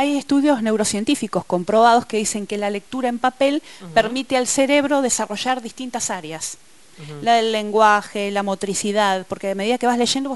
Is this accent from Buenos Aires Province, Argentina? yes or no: yes; Bahía Blanca, Buenos Aires Province, Argentina; Escritora de Bahía Blanca, nacida y criada en Bahía Blanca, docente de aula